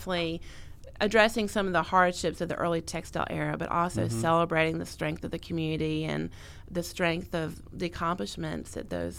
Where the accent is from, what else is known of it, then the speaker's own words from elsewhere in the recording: Greenville, United States; I grew up in Greenville, and I remember in downtown Greenville, we had that wonderful library that's got the giant earth in the middle of it.